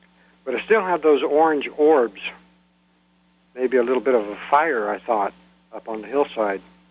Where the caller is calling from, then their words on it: Hampton, United States; Hello, this is … I'm calling from Hampton.